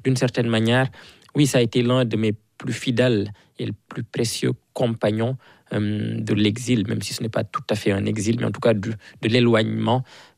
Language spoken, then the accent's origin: French; Diourbel, Senegal; now in France; Jeune, j'ai grandi à Djourbel